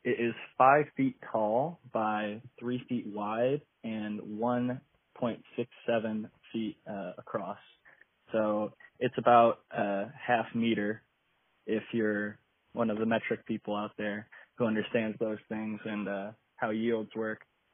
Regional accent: Ohio, United States; I'm living in Southern California currently, but I was raised in Ohio

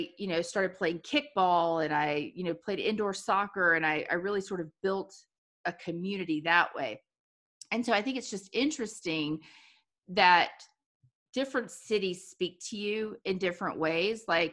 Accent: Atlanta, Georgia, United States; And so, you know, I love that you love my hometown. And I think Atlanta is actually a great place for entrepreneurs to be.

